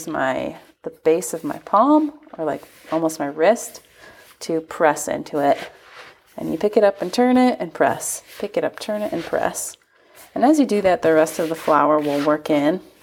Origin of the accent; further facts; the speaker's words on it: Ohio, United States; and so I'm from Ohio originally in the United States, the Buckeye State